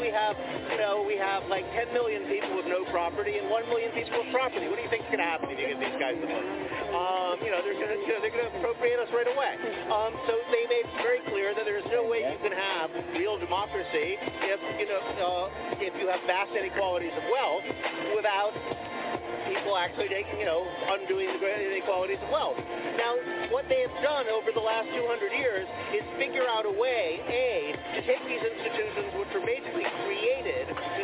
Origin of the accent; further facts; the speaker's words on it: United States; I come from the United States, where everybody is taught that democracy, you know, comes from the founding fathers